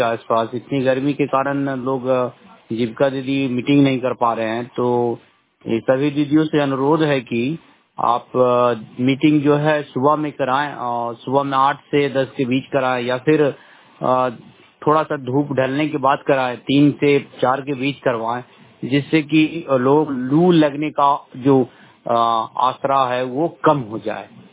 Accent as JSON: {"language": "Hindi", "town": "Udaipur", "region": "Bihar", "country": "India", "tie": "born or raised there", "said": "टिकंगरसराय प्रखंड से उदयपुर गांव का रहने वाला हूं।"}